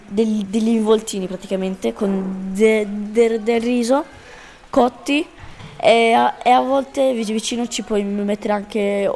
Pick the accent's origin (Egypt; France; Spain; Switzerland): Egypt; Cairo, Cairo Governorate; now in Italy; Cairo. Allora, il Cairo è diviso in due parti.